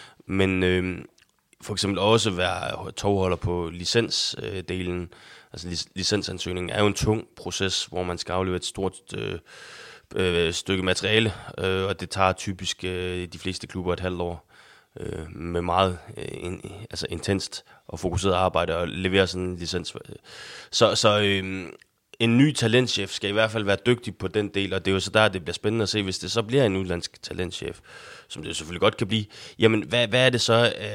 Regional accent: North Denmark Region, Denmark; det er jo ikke anderledes end, at jeg er nordjyde

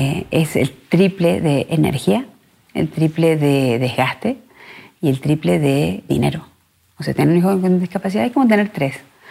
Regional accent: Argentina; Yo vengo de Argentina, donde no existe el baby shower.

